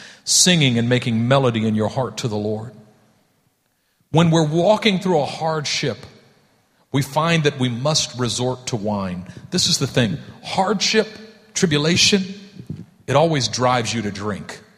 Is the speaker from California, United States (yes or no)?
yes; Oakland, California, United States; he was leading worship at an event in my hometown in Oakland, California.